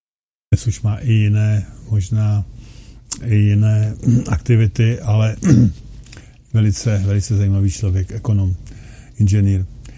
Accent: Plzeň, Plzeň Region, Czechia; říká, že odkud jsem, já jsem říkal z Plzně

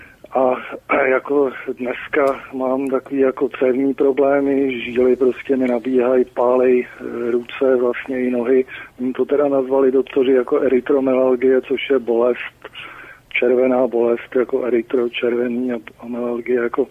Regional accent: Prague, Czechia; Ne, já jsem z Prahy.

